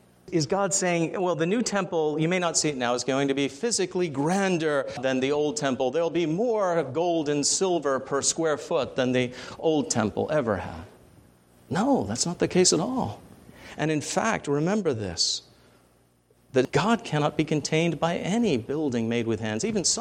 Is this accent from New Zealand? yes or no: no; England, United Kingdom; particularly in my home country in England